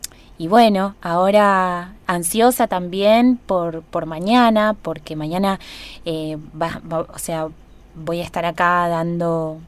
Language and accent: Spanish; Argentina; Yo soy argentina, yo nací acá, mi madre es de familia de descendientes de esclavos.